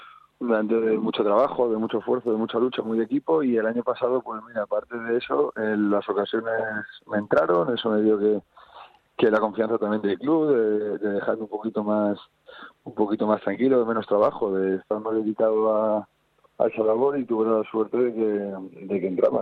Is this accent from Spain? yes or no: yes; Madrid, Community of Madrid, Spain; aunque nosotros somos de Madrid.